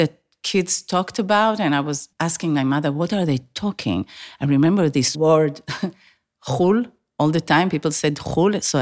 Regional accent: Arad, Southern District, Israel; I grew up in Arad. Arad is the place you stop for toilet on the way to Masada, right? That's the place. And I grew as a desert little barefoot girl over there.

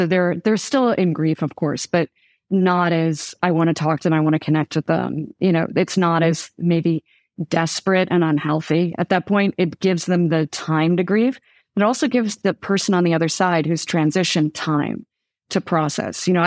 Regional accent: Chicago, Illinois, United States; And also the not like, I'm from Chicago. Where I come from, we have a lot of problems

